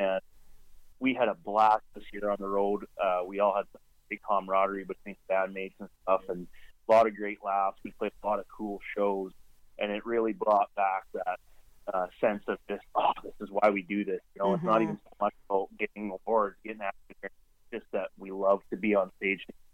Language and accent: English; Canada; as a Canadian, you kind of have to like hockey, but I enjoyed playing growing up and stuff